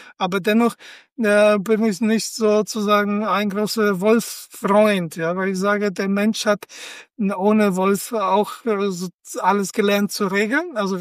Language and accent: German; Poland; now in Germany; ich bin auch aus Polen ausgewandert